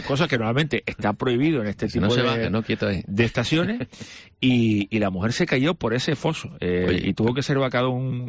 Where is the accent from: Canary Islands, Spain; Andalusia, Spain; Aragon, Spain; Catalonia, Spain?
Canary Islands, Spain; somos muchos los canarios que en los últimos años hemos ido de vacaciones a La Graciosa